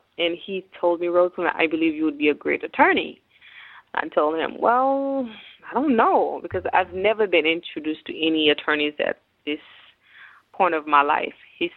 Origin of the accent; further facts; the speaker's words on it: Jackson, Mississippi, United States; also born or lived in Haiti; now in Houston, United States; I'm originally from Haiti. I left Haiti at a very young age. I was actually 10 years old, and I was raised in Jackson, Mississippi.